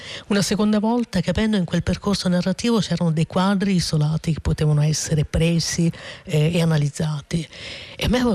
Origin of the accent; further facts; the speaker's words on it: Brindisi, Apulia, Italy; vengo da Brindisi, come le dicevo prima, che è una città di porto, che è Salento, che è Normannia, Borboni, che è un luogo in cui i popoli sono arrivati, da cui i popoli sono partiti.